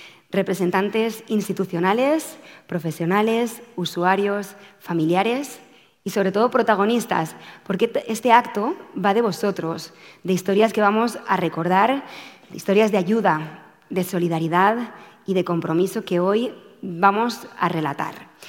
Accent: Valencian Community, Spain; aún más como valenciana y en representación de toda una comunidad

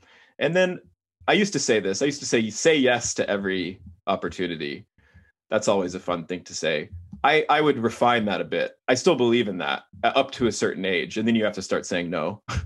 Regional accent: Texas, United States; I'm from Texas, and it's the most caloric thing you can possibly eat.

